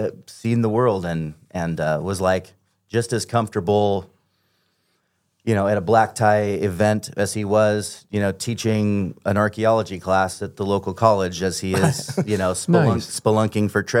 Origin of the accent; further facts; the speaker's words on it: Oregon City, Oregon, United States; I was born and raised in the Followers of Christ Church in Oregon City, and... I would say that I'm from a good pedigree.